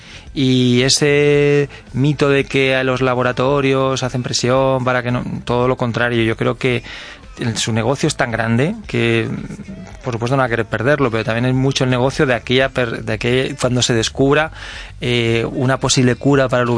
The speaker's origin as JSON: {"language": "Spanish", "region": "Community of Madrid", "country": "Spain", "said": "O sea, yo soy de la Comunidad de Madrid"}